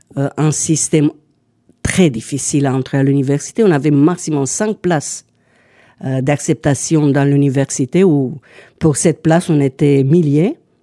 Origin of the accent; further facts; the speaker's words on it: Bucharest, Romania; French is a second language; Bien sûr, je suis née à Bucarest, je vivais, j'ai fait tous mes études